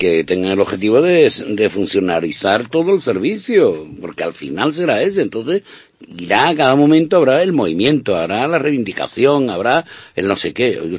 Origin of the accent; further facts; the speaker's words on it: Málaga, Andalusia, Spain; yo soy malagueño, dependo de esta ciudad y estoy encantado y enamorado de mi ciudad.